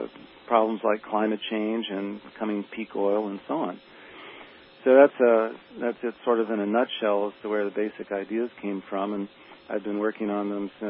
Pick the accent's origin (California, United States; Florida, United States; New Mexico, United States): New Mexico, United States; Santa Fe; My father was an architect. I grew up in Santa Fe, New Mexico, beautiful country, and right across the valley from me was Los Alamos, New Mexico